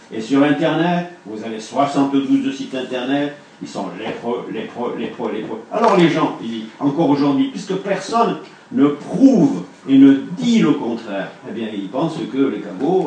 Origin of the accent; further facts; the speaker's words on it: Nouvelle-Aquitaine, France; nous, au Pays Basque, on met toujours une voyelle.